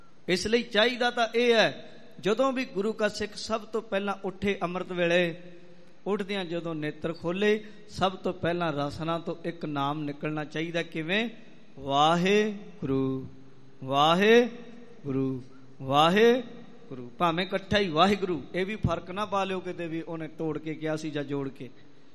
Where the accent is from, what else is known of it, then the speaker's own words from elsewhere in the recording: Punjab, India; born there; ਅਸੀਂ ਪੰਜਾਬ ਦੀ ਧਰਤੀ 'ਤੇ ਜੰਮੇ, ਸਾਡੇ 'ਤੇ ਬਖਸ਼ਿਸ਼ ਕੀਤੀ, ਅਸੀਂ ਸਿੱਖਾਂ ਦੇ ਘਰ ਜੰਮੇ